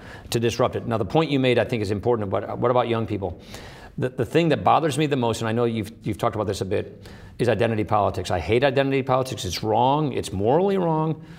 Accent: Wisconsin, United States; I come from Wisconsin, which is the birthplace of the Progressive Party.

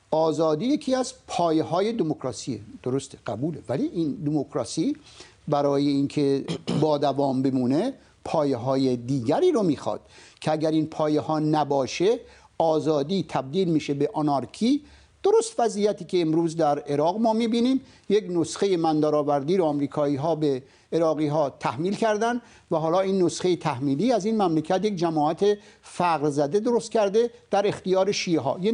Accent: Iran; ما ایرانی هستیم

